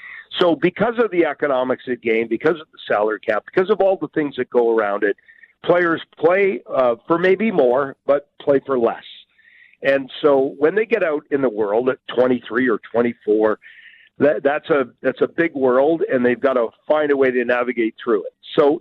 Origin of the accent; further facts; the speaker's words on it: Pickering, Ontario, Canada; And then, you know, we grew up in Pickering, Ontario by a nuclear reactor.